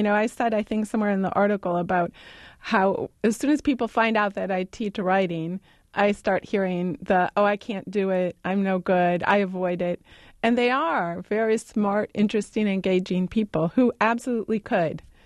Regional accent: Chicago, Illinois, United States; I'm from Chicago and we're forever ending our sentences with prepositions

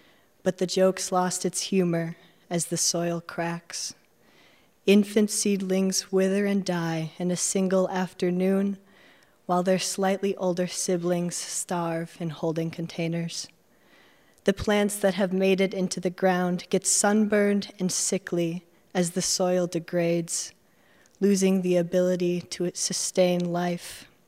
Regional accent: Madison, Wisconsin, United States; I'm from Madison, Wisconsin

